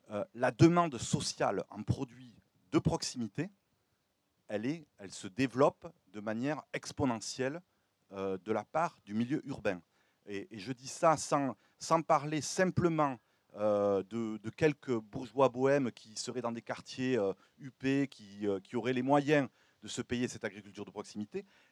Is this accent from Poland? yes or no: no; Le Bouscat, Nouvelle-Aquitaine, France; Moi, je viens du Bouscat